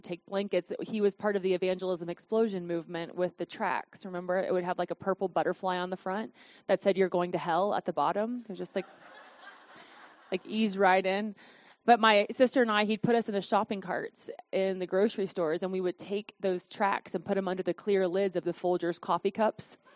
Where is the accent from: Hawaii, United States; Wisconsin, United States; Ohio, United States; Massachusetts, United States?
Ohio, United States; Cincinnati; I was raised in the Church of God throughout my entire life in Cincinnati.